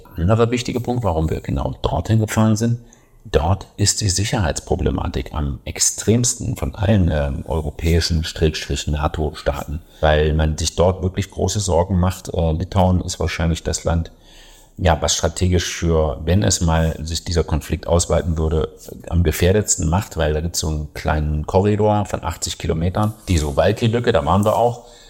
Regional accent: Thuringia, Germany; born there; ich bin ja in Thüringen geboren, in der früheren DDR

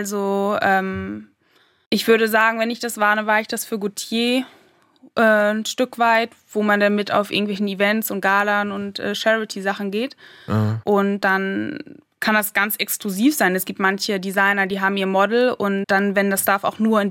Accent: Germany; Ich bin auch aus Deutschland.

